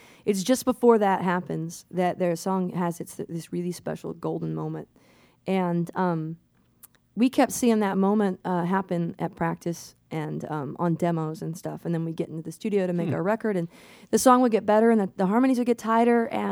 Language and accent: English; Seattle, Washington, United States; I mean, we're from Seattle.